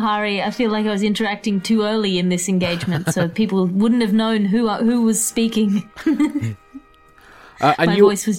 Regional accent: Australia; As an Australian, I deeply approve.

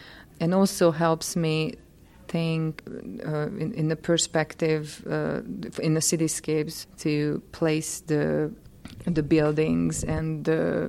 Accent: Hungary; English is a second language; So I grew up in Hungary in a very small village, about 300 people.

